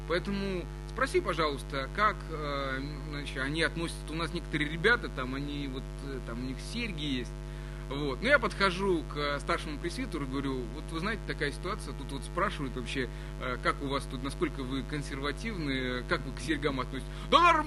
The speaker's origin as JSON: {"language": "Russian", "region": "Crimea", "country": "Ukraine", "tie": "born or raised there", "said": "Вы знаете, я родом из Крыма"}